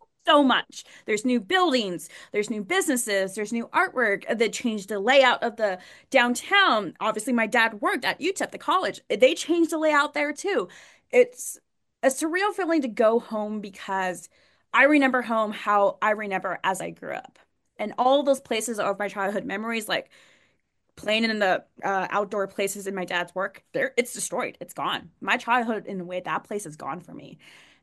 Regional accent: El Paso, Texas, United States; moved away; But I've left my hometown. I grew up 18 years of my life in El Paso, Texas. That is home. That will always be home.

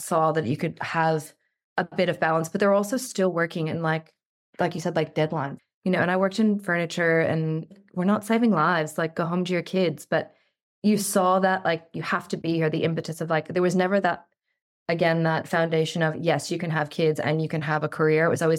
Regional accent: New York, United States; Look, I'm from New York, so there's a very different mentality there.

